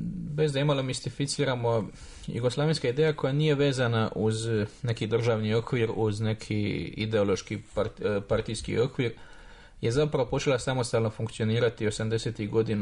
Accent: Mostar, Federation of Bosnia and Herzegovina, Bosnia & Herzegovina; imao sam 9 godina kad se država raspadala, ali kako sam rođen odrastao u Mostaru, imao sam 12 godina

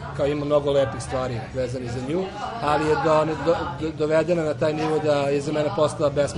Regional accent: Serbia; born there; ja sam Srbin koji je rođen u Srbiji, piše srpski jezik, piše tako, učam da piše ćirilicom

